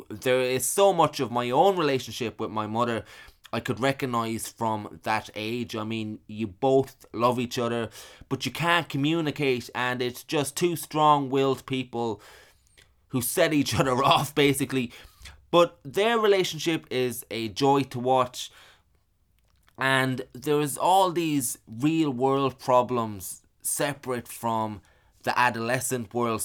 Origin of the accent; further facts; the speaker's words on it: Ireland; I mean, this movie is set in Sacramento, and I am from Ireland